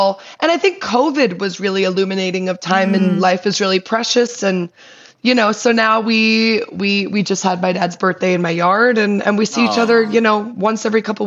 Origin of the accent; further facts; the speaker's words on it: New York, United States; now in Pasadena, United States; We grew up in New York. My dad's Dutch, grew up in Holland. And then we moved to New York.